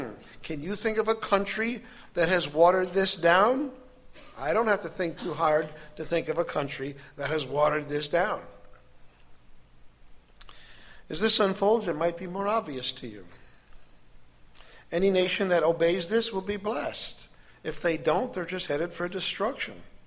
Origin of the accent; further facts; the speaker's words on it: Fulton, Missouri, United States; Yeah, I know I said I'm from Fulton, Missouri.